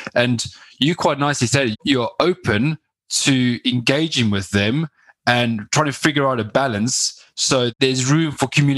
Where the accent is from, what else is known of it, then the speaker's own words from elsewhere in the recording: South Africa; I'm originally from South Africa